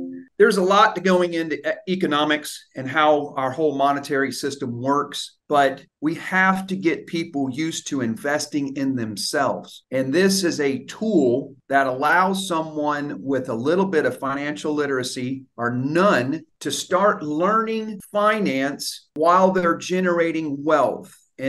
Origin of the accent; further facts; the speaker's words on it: Orlando, Florida, United States; I am from the Central Florida, Orlando, Florida, exactly. I went to the University of Florida, studied real estate and urban analysis, heavy finance, heavy eco.